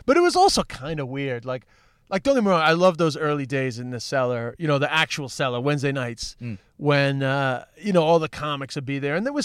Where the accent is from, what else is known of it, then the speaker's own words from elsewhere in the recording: New York, United States; accent: New York; I mean, I'm just an Irish comedian with a New York accent